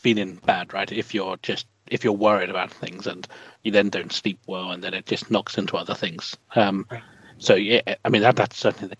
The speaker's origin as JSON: {"language": "English", "region": "London", "country": "United Kingdom", "said": "from London."}